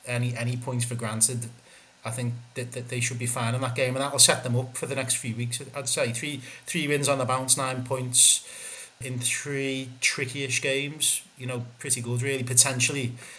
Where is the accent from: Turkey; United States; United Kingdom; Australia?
United Kingdom; Liverpool, North West England; this isn't me launching an impassioned defence of Liverpool because I'm from Liverpool